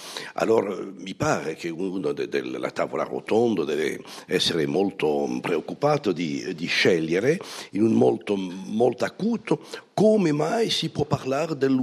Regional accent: Marseille, Provence-Alpes-Côte d'Azur, France; Italian is a second language; da bambino ho vissuto a Marsiglia, da scuola a Marsiglia, e Marsiglia era una città cosmopolitana.

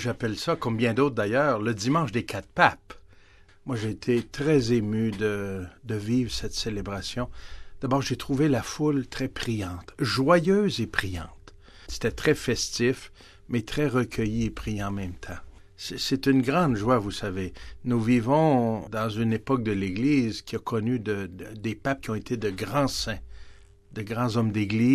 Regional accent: Quebec, Canada; Chez nous, au Québec, nous accueillons maintenant des gens du monde entier.

